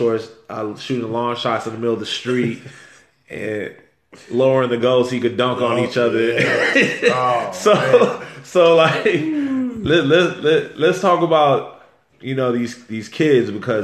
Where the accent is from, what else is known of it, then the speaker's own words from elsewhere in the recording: El Paso, Texas, United States; now in San Antonio, United States; One thing that's different at living in San Antonio, I'm from El Paso, Texas.